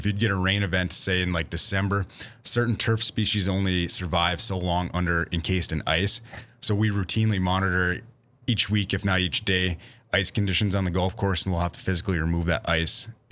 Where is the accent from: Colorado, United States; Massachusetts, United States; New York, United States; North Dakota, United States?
North Dakota, United States; New Salem; I grew up in a rural community, though. I'm from New Salem, North Dakota, just down the road. So I think us in North Dakotans, we have that agricultural background.